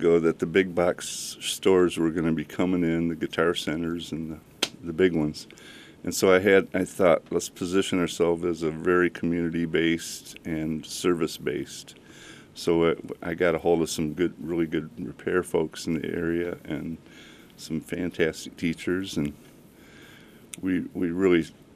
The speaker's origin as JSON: {"language": "English", "town": "Adrian", "region": "Michigan", "country": "United States", "tie": "born or raised there", "also_born_or_lived": "Tecumseh", "said": "Yeah, I was born in Tecumseh and went to high school in Adrian, Michigan."}